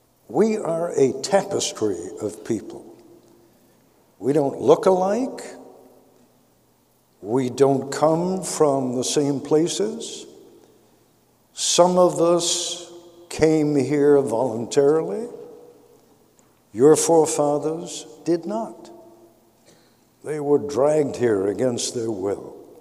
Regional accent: England, United Kingdom; born there; No. I was born in England. My parents were German Jews who had to leave Germany, who found refuge in England.

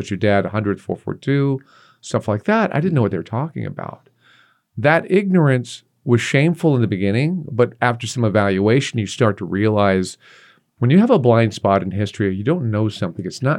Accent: Texas, United States; I grew up in Texas. My father was a lifer in the military.

